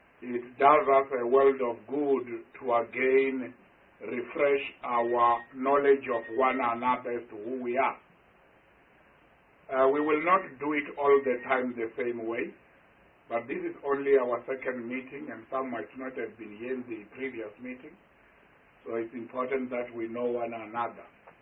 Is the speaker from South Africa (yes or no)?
yes; Limpopo, South Africa; I come from Limpopo province, as I've said